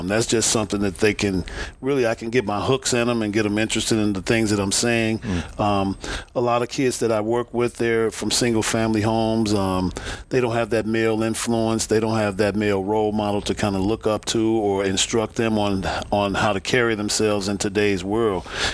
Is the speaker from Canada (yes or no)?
no; Chicago, Illinois, United States; When I was growing up in Chicago, I couldn't go outside in the winter and throw a baseball